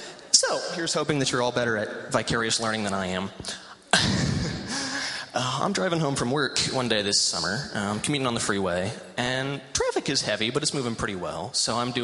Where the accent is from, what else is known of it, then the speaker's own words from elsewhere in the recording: Colorado, United States; I should probably mention that I am from Colorado, and I don't say that so much because I'm very proud of where I was born